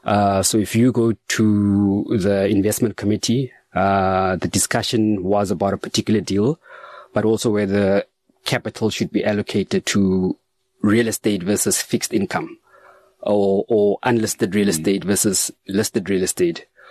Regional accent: Kimberley, Northern Cape, South Africa; So Kimberley, because it used to be a mining town. We had people from different cultures. So it was common to have Xhosas and Zulus and Sotos all living in one community. But the main languages were Setswana, which is what I speak.

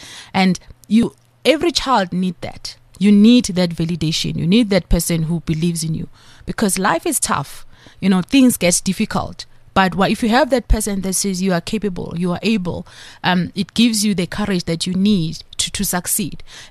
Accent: Diepsloot, Gauteng, South Africa; born or raised there

